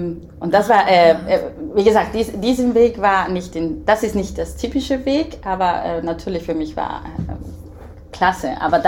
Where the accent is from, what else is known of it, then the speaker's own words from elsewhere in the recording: Puebla, Mexico; German is a second language; now in Germany; Ja, ich bin tatsächlich in Mexiko geboren, in Puebla. Puebla vielleicht ist nicht der bekannteste Ort in Mexiko, da keine Tourismus da gibt. Es liegt 2 Stunden entfernt von Mexico City. Und ich bin da aufgewachsen